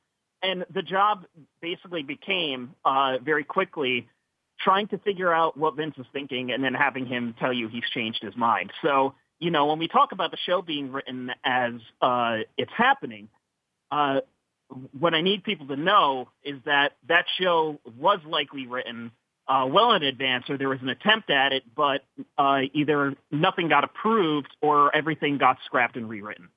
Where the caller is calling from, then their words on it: Manhattan, New York, United States; calling from Manhattan.